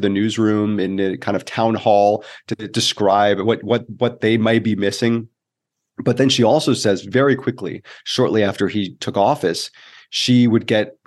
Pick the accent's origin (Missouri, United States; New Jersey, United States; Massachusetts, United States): New Jersey, United States; also born or lived in New York City; You know, I grew up in the East Coast. It was New Jersey, and went to Syracuse University in New York. And then I lived in New York City for a long time, working at a variety of outlets.